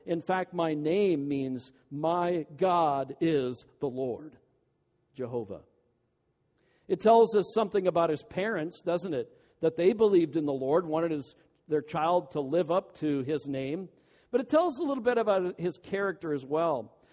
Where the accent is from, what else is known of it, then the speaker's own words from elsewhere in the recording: Iowa, United States; When I came over here from Iowa, I lived in a little tiny town of about 1,000 named Dyke.